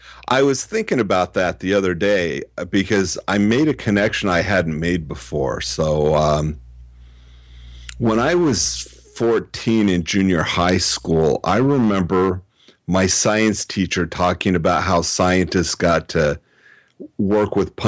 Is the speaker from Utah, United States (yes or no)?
yes; Logan, Utah, United States; born there; now in Orange County, United States; No, I was born in Logan, Utah. We moved around a lot.